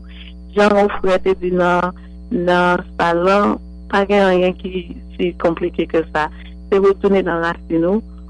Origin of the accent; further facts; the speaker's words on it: Haiti; parce que je suis haïtien.